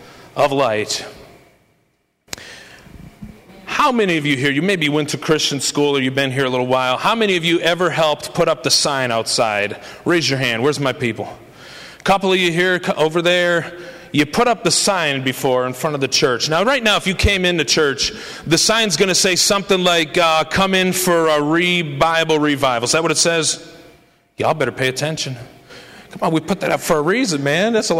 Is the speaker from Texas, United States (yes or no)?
no; Scranton, Pennsylvania, United States; also born or lived in Wilkes-Barre / Duryea; I was born in Scranton. Listen to me. I was born in Scranton. I was born again in Scranton. I was trained in Scranton, and I was ordained in Scranton. I've been here my whole life.